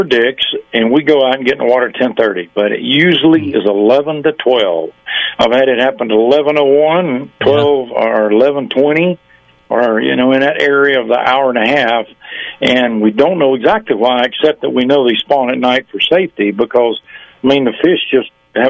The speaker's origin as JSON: {"language": "English", "region": "North Carolina", "country": "United States", "tie": "born or raised there", "said": "She's actually from my hometown in North Carolina."}